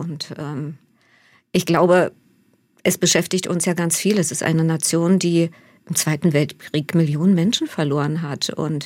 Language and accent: German; Germany; ich stamme ja aus der DDR